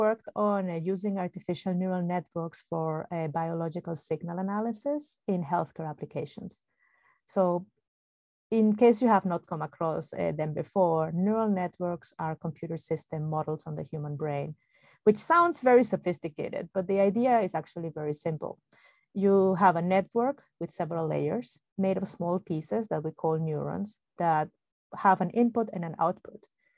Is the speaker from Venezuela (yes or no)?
yes; Venezuela; also born or lived in Japan; Well, from my side, I grew up in Venezuela and got my undergraduate degree in systems engineering there.